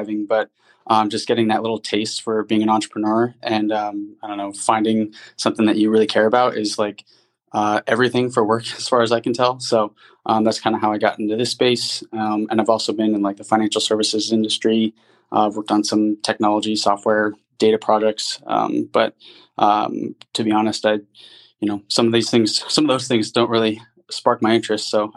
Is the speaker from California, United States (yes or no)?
yes; Rocklin, California, United States; So I grew up in Northern California, a town called Rockland between Sacramento and Tahoe.